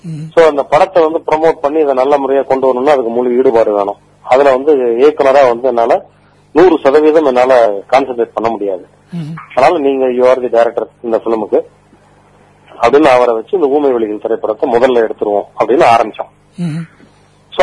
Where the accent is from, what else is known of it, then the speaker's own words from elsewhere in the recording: Kumarapalayam, Tamil Nadu, India; born there; நான் இருந்து ஈரோடு பக்கம் கோயம்புத்தூர் ஈரோடு கேள்விப்பட்டிருக்கீங்கன்னு நினைக்கிறேன், சேலம் ஈரோட்டுக்கு நடுவில் குமாரபாளையம், பவானி குமாரபாளையம் அதான் என்னுடைய நான் பிறந்த ஊரு.